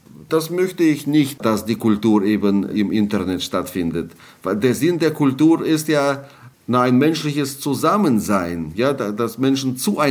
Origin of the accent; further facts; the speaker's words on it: Russia; Und die ersten Nachrichten aus Russland waren natürlich wie immer, wie ich meine Heimat kenne, dann sehr optimistisch.